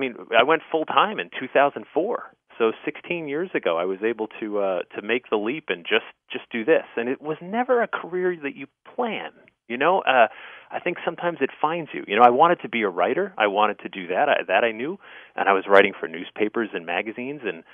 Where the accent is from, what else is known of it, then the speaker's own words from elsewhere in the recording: Newtown, Connecticut, United States; I grew up in Newtown, Connecticut, and it's a great historic little old town.